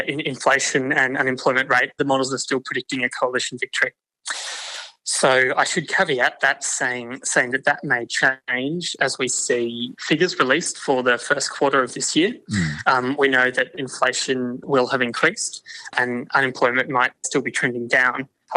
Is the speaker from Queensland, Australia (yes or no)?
yes; Brisbane, Queensland, Australia; my hometown of Brisbane.